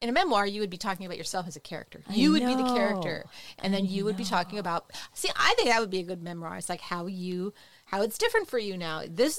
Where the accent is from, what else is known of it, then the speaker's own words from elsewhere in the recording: California, United States; I'm from California, so I'm not sure. But, like, I'm very opinionated, and I'm from California.